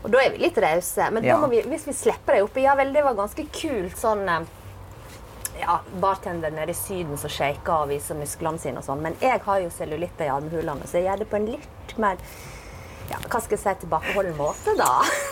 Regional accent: Western Norway, Norway; Kjenner du jeg kommer fra Vestlandet?

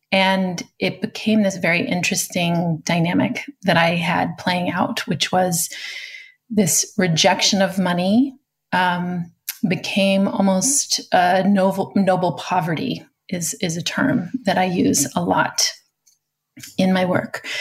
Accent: Oregon, United States; I was born in 1975 and I was raised on the Oregon coast with parents who had traveled or who had left the East Coast

